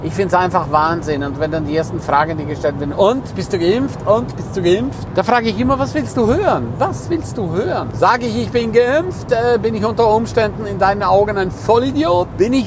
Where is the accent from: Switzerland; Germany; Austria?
Switzerland; erstens mal kann ich nicht nach Berlin, weil ich bin Schweizer und kein Deutscher